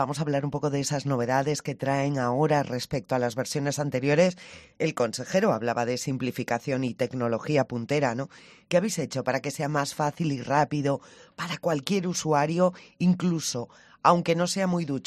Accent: Valle de Caburniga, Cantabria, Spain; ¿De verdad que yo puedo ver mi pueblo, Valle de Caburniga, hace casi 80 años desde el móvil?

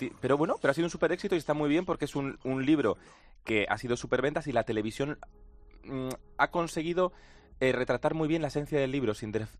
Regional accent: Cantabria, Spain; rodada en mi tierra, en Cantabria.

